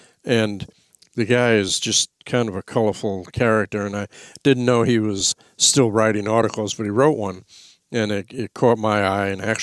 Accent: New York, United States; accent: New York; And I think that some of my New York accent got corrupted in the South

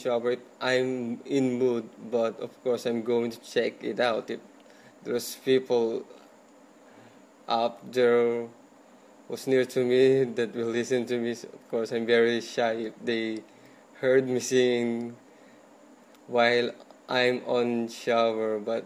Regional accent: Philippines; English is a second language; My mother language is not the national language here in the Philippines.

